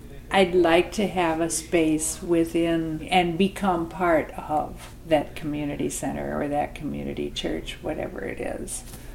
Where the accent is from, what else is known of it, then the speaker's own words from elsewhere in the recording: North Dakota, United States; I come from North Dakota, and even though I've got several drops of Muscogee Indian blood in me, I grew up in a predominantly white community.